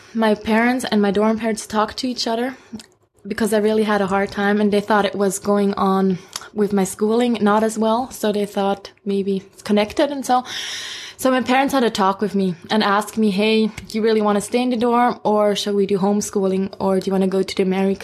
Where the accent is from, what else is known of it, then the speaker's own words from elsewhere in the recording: Philippines; now in Switzerland; afterwards, we grew up in the cities, quite big cities, but really poor.